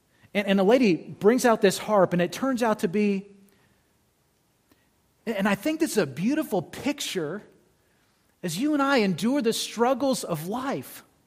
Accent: California, United States; I remember growing up in California, and as I say, California is a great place to be from, right?

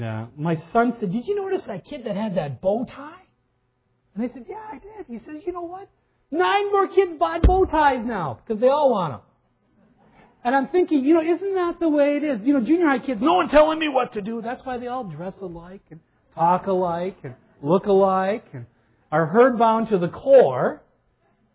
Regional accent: Minnesota, United States; I mean, that's a description of where I grew up on the Iron Range.

